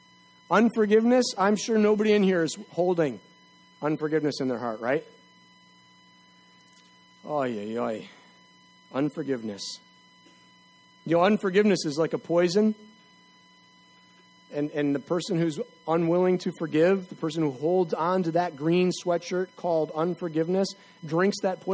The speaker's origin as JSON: {"language": "English", "country": "United States", "said": "I mean, yes, I love being an American."}